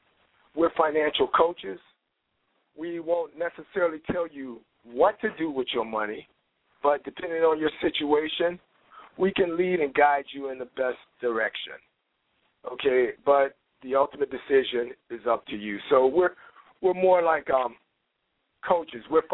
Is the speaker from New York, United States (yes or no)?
no; Chicago, Illinois, United States; I was born and raised here in Chicago.